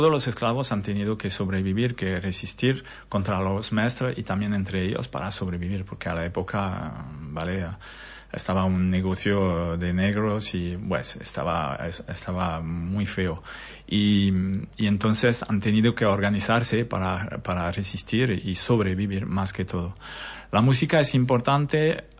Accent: France; Spanish is a second language; Pero entre 2012 y 2016 me fui a trabajar en Francia, porque soy francés. Me fui a trabajar en Francia y volví a los fines de semana. Y he encontrado la capoeira en Montpellier, vivía en Montpellier

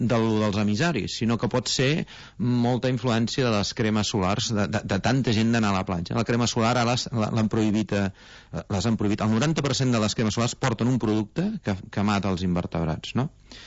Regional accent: Vilafranca, Catalonia, Spain; jo sóc de Vilafranca

